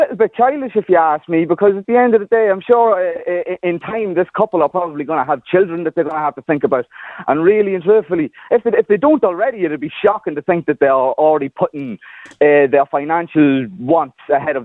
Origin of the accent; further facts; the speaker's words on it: Dundalk, Leinster, Ireland; I'm from Dundalk, and the rent inflation prices have gone crazy over the last few years. And I've had to move out of Dundalk on a number of occasions to go and be able to sustain myself in areas where rent prices are a little bit cheaper.